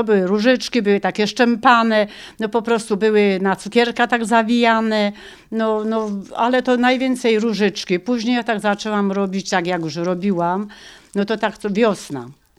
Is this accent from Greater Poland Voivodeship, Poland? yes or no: no; Skawica, Lesser Poland, Poland; Jestem ze Skawicy, gmina Zawoja.